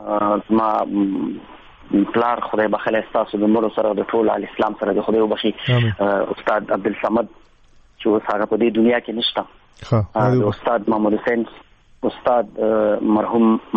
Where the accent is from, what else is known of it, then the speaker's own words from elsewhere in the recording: Jalalabad, Nangarhar, Afghanistan; born there; زه په جلال آباد ښار کې پیدا شوی یم په ریګ شامت خان منطقه یو کلی ورته وایي په هغه ځای کې پیدا شوی یم